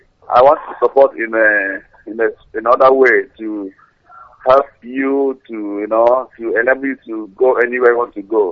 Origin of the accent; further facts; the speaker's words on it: Itelboma, Imo, Nigeria; I come from Itelboma in Imo State, Biafra land, sir.